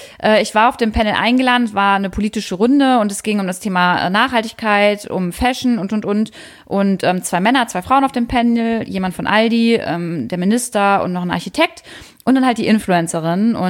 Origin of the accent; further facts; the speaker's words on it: Wolfenbüttel, Lower Saxony, Germany; Wolfenbüttel. Ja. Genau, da bin ich zur Schule gegangen und habe da auch schon gewohnt.